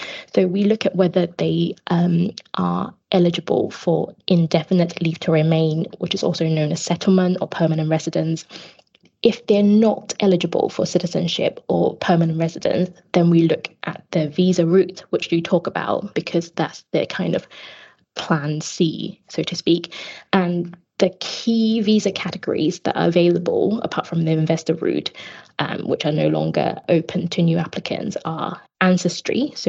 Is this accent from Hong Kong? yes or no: yes; Hong Kong; first language Cantonese; now in United Kingdom; I am originally from Hong Kong, so I speak fluent Cantonese and some Mandarin.